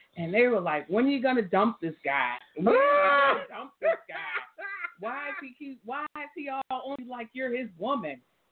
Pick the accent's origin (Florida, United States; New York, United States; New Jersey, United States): New Jersey, United States; I am from New Jersey.